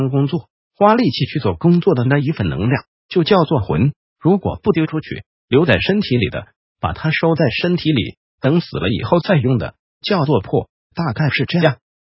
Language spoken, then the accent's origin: Chinese; China; 魂跟魄，我们中国人在定义上是非常混乱的